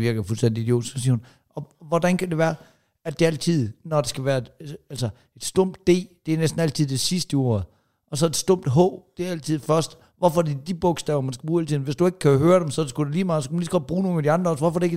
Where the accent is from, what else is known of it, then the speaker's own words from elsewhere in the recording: Jutland, Denmark; Derover i Jylland er du helt, altså fordi at sådan som de snakker, der hvor jeg kommer fra, det er den ældre generation